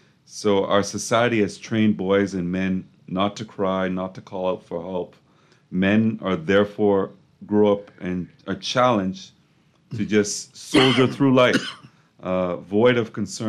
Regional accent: Bahamas; And they didn't even want to tell me what was wrong because they knew I was from the Bahamas.

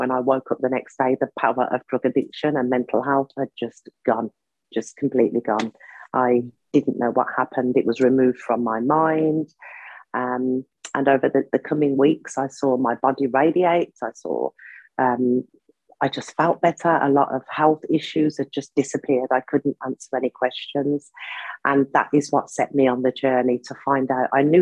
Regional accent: Birmingham, West Midlands, United Kingdom; when I came out of prison, I went back to my hometown, Birmingham, because I'd moved out of my hometown.

